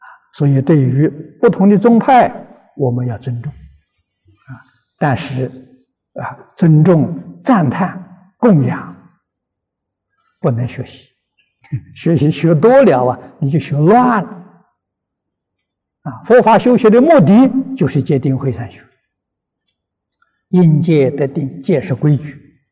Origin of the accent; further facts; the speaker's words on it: China; 譬如说我们中国人总是用中国人方式来处理事情